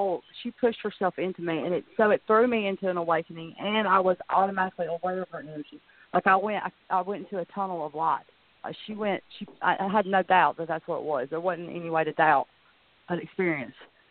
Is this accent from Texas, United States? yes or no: no; Hueytown, Alabama, United States; I'm from Hueytown, Alabama.